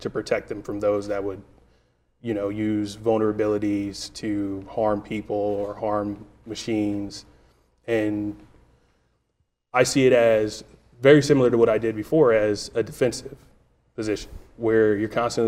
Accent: Houston, Texas, United States; I'm from Houston.

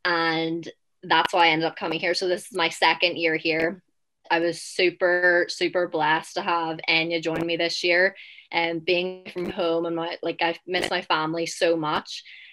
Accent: Belfast, Northern Ireland, United Kingdom; now in United States; I'm from Belfast in Ireland.

